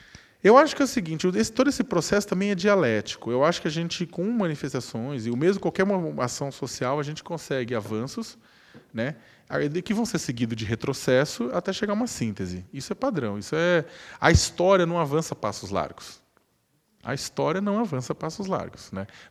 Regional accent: São Paulo, Brazil; moved away as an adult; Eu cresci no Campo Limpo, que é um bairro da periferia de São Paulo. Eu saí de lá depois de adulto. Eu cresci lá.

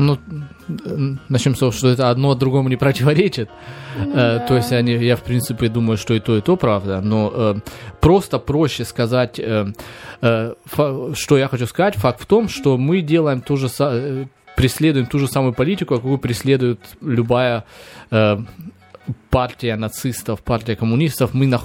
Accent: North Caucasus, Russia; Я помню, я с Кавказа, у нас было много очень кавказцев

